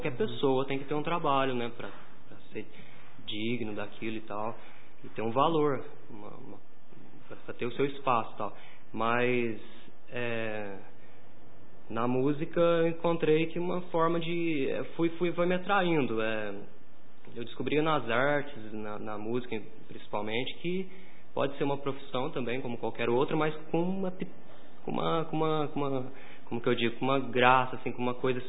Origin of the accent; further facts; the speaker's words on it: Guaxupé, Minas Gerais, Brazil; E eu tenho 23 anos, nasci aqui em Guaxupé, no nosso mini mundo, né?